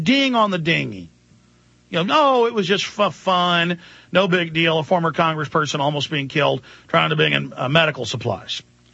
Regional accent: United States; I, as an American, don't like being insulted by the media

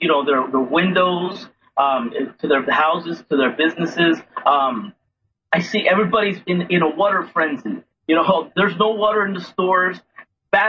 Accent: New Jersey, United States; I grew up in the States, so I really haven't, I grew up in New Jersey, so I really haven't faced hurricanes like this before.

